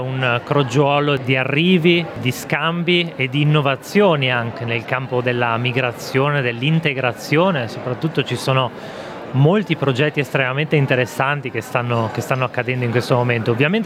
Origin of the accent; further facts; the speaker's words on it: Trentino-Alto Adige, Italy; now in Germany; Io vengo dall'Alto Adige, in realtà ho avuto un, diciamo così, forse un canale migratorio un po' privilegiato perché mia madre viene dalla Germania, quindi diciamo così ho sempre avuto una sorta di legame con il paese, anche se in primo luogo insomma mi sento italiano indubbiamente